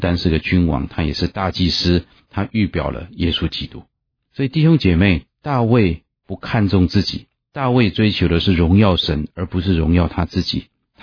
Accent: China; 其实对我们中国人也是一样，国家的领导人总统的形象要很注意

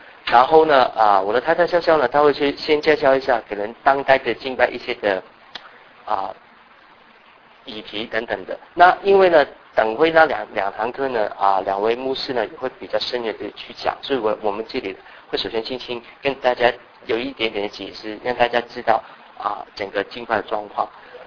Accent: Hong Kong; Chinese is a second language; 那我的普通话是因为我是从香港来的

